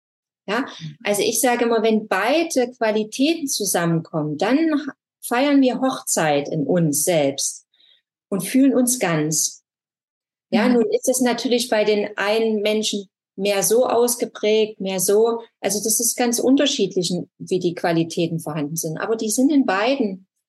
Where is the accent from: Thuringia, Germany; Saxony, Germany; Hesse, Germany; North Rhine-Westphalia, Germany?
Saxony, Germany; accent: Saxon; Ja, dann mein sächsischer Dialekt.